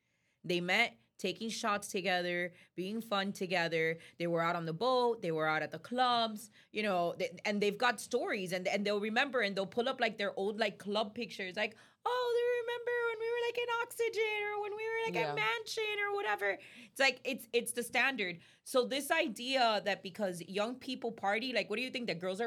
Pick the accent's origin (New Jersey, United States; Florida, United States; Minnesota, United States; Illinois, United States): Florida, United States; Miami; Like, we grew up in Miami.